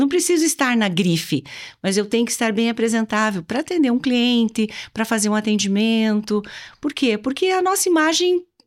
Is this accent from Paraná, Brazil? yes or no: yes; Paranaguá, Paraná, Brazil; now in Curitiba, Brazil; Então, eu sou de Paranaguá e vim para Curitiba em 2004.